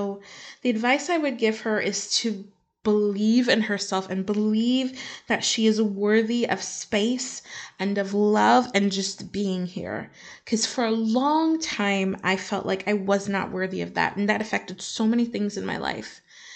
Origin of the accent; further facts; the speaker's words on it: United States; I am American, so I can answer this question.